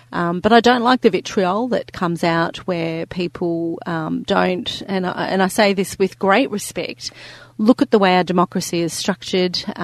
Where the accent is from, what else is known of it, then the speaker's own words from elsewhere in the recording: New South Wales, Australia; born there; also born or lived in Victoria / Queensland; I was born in New South Wales, I've lived most of my life in Victoria but spent almost a decade in Queensland.